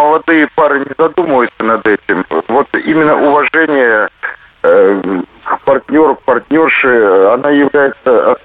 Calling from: Biysk, Altai Krai, Russia; Город Бийск, Западная Сибирь.

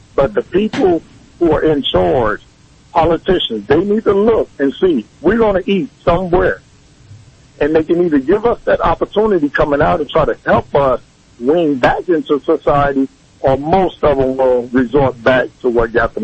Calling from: Kansas City, Missouri, United States; and I'm calling from Midtown, Kansas City.

